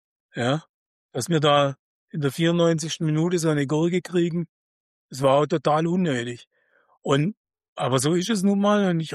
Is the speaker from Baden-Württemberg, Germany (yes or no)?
yes; Stuttgart, Baden-Württemberg, Germany